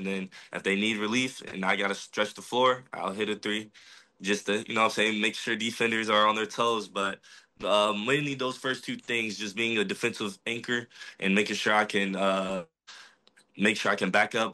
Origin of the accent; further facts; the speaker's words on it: Milwaukee, Wisconsin, United States; It's part of my personality, something I'm for sure not going to ignore, but if anybody asks, I'm from Milwaukee.